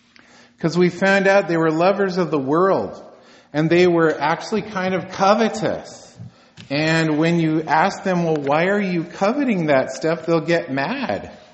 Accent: United States; I'm from Washington. I don't see many things.

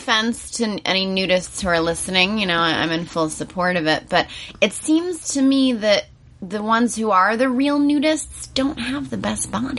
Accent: New York, United States; in New York, I grew up in New York, it's expensive to have air conditioning.

